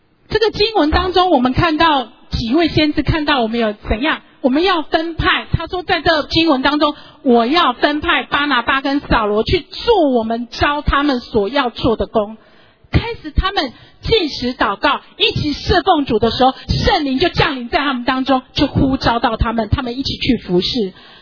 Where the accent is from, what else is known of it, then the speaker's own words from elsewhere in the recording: Taiwan; 当我回到台湾的时候，我发现到一个很大的问题，我们台湾人很喜欢每一个人当 leader， 很不喜欢我为什么要做小的，或者是做比较普通的，每一个人都想要当老大。